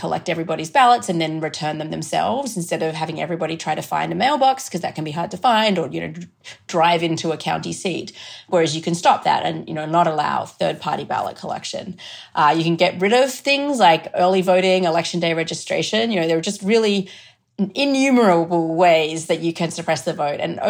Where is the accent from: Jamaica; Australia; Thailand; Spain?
Australia; moved away as an adult; now in United States; I came to America from Australia in 2008, and I came just to do an LLM, which is a master's in law.